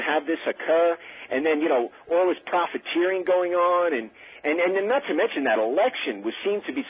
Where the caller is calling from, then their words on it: Miller Place, New York, United States; Miller Place, Long Island.